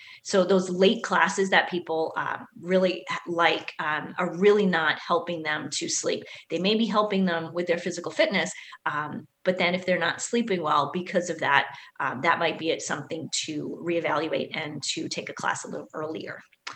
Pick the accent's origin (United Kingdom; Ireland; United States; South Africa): United States; New York; also born or lived in New Jersey; it never bothered me when I lived in New Jersey and when I grew up in New York, noise was not a big deal.